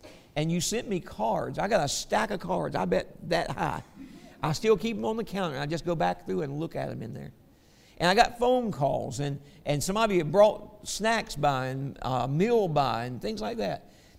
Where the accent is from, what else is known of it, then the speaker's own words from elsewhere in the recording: the South, United States; We're from the South, all right? We like stuff like that.